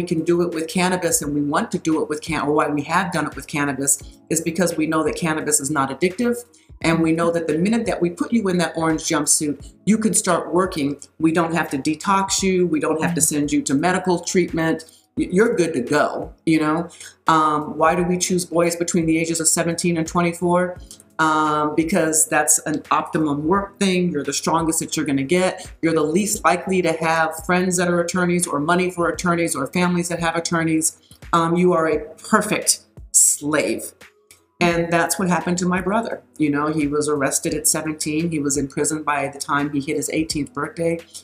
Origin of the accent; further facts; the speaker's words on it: Colorado, United States; I grew up here in Colorado